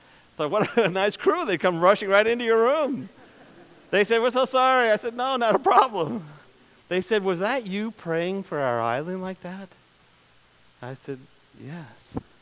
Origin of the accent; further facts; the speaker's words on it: New York, United States; I said, I'm from New York.